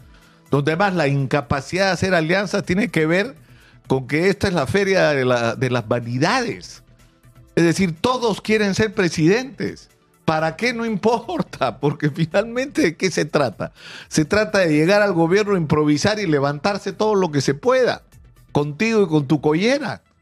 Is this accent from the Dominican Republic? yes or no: no; Peru; lo que nos une como peruanos